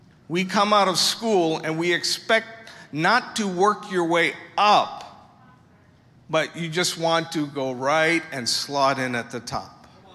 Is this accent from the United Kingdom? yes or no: no; India; I'm Indian, I can say that.